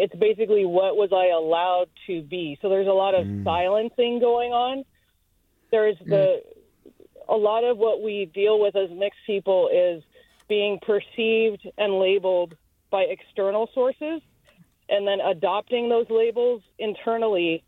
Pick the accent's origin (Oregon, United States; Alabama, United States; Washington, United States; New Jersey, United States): Oregon, United States; Eugene; also born or lived in Chicago; I'm a psychiatrist in the Bay Area, and I grew up mostly in Eugene, Oregon, and also spent summers in Chicago, which was like two completely different worlds.